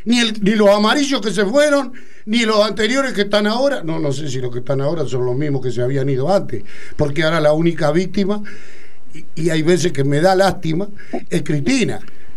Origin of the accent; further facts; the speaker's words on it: Argentina; Y soy argentino, no soy ni peronista, ni radical menos